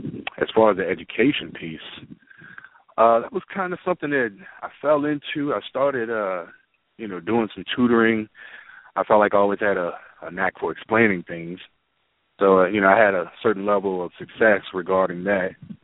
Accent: Richmond, United States; Well, you know, like I said, I grew up in Richmond, and it's you know, it definitely has this urban side to it.

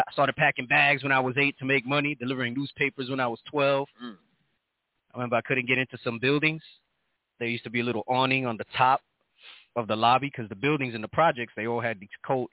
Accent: New York City, New York, United States; I'm from New York.

